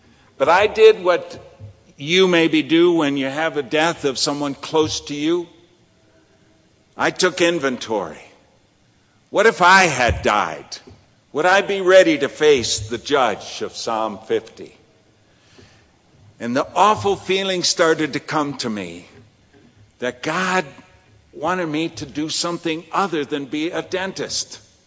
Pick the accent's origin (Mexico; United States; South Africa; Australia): United States; Indiana; I grew up in Indiana near Chicago.